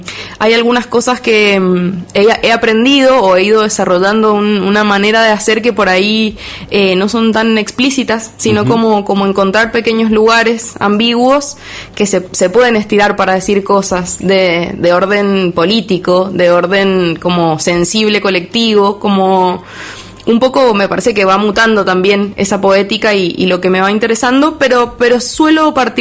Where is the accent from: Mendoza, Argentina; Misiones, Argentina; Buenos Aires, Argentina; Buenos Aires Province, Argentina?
Mendoza, Argentina; Tunuyán; Yo soy de Tunuyán.